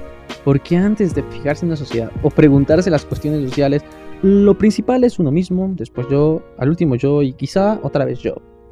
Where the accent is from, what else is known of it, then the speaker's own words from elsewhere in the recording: Mexico; Repito, somos de México, bueno, los que escuchan somos de México y creo que es algo muy común aquí.